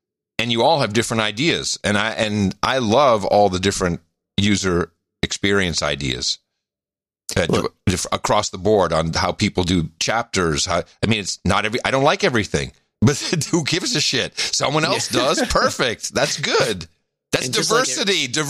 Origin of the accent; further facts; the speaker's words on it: Amsterdam, North Holland, Netherlands; No, I grew up in Amsterdam, man.